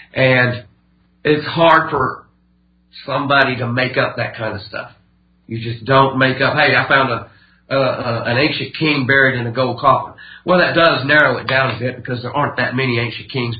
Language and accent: English; Armuchee, Georgia, United States; I grew up in Armurchie, Georgia.